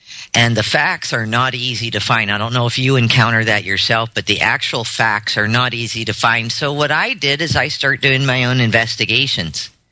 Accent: Hawaii, United States; My background, I was born and raised in Hawaii.

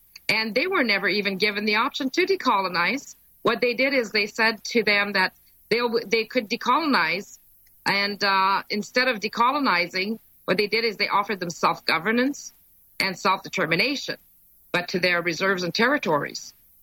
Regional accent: Montreal, Quebec, Canada; I'm originally from Montreal, here in Canada

